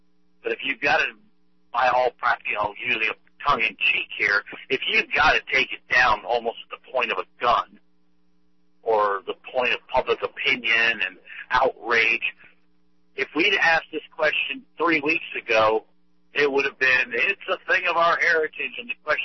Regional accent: Virginia, United States; born there; I was born in Southwest Virginia, and the Confederate symbology was around me all the time.

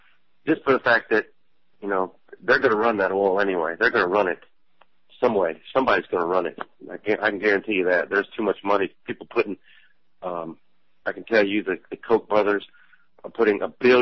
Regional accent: Florida, United States; I'm working with them. I'm normally from Florida.

